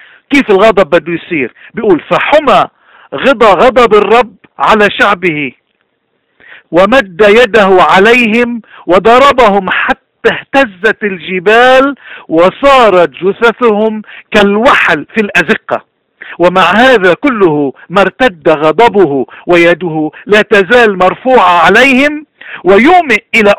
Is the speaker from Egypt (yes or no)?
no; Lebanon; اليوم مشكلة العالم ومشكلتنا نحن كلبنانيين هي قلة الإيمان.